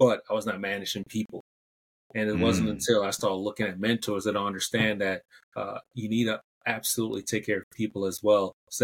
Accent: Saint Elizabeth, Jamaica; So I come from St. Elizabeth, the Southwest region. St. Elizabeth, the area they call it breadbasket of Jamaica. Mostly known for grown produce.

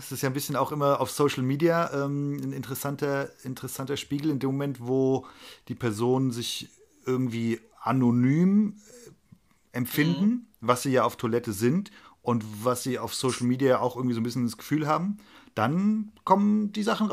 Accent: Frankfurt, Hesse, Germany; Ich bin in Rödelheim aufgewachsen, die ersten 30 Jahre meines Lebens. Und Rödelheim ist super und hat halt Ewigkeiten so ein Schattendasein irgendwie gefristet innerhalb von Frankfurt.

